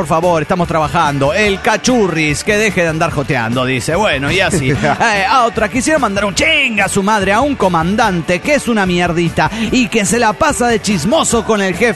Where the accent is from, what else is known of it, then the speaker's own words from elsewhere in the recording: Villahermosa, Tabasco, Mexico; de Villahermosa, Tabasco, México.